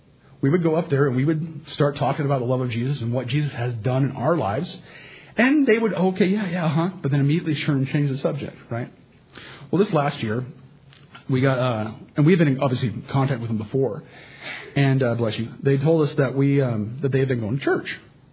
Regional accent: Sacramento, California, United States; I grew up in Sacramento, and in Sacramento, there's a lot of rice farmers, or there used to be at least, around the outskirts.

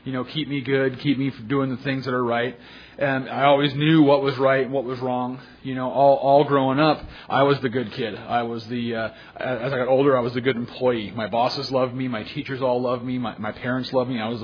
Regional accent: United States; born there; I was born here in the United States.

